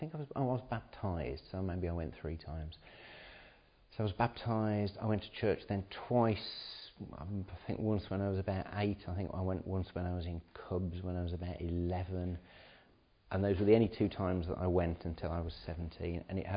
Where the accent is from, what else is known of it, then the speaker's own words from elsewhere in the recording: Dudley, West Midlands, United Kingdom; born there; So I was born in Dudley, which is somewhere down the road down there, which, if you don't know, it's on the western edge of the West Midlands conurbation. It's where the sort of buildings stop and then the countryside starts.